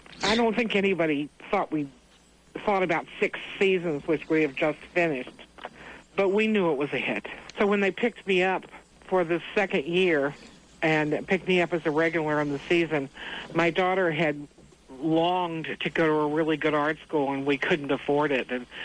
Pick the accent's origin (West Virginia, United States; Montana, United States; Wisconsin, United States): West Virginia, United States; You know, I'm from West Virginia.